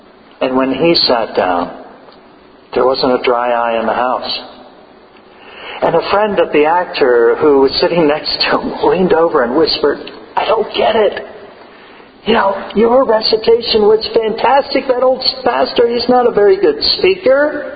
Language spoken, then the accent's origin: English; San Diego, California, United States; Palestine, Israel, is very much like where I grew up in San Diego and Southern California.